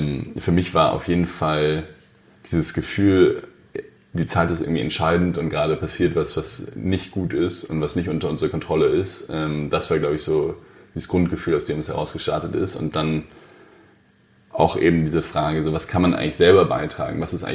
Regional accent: Hesse, Germany; Aber ich bin einfach ganz normal aufgewachsen in der Nähe von Frankfurt in Hesse.

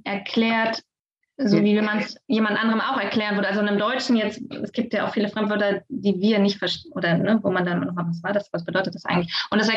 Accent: Germany; ohne was zu tun, ich bin Deutsche. Ich spreche Deutsch, also sprechen meine Kinder auch Deutsch.

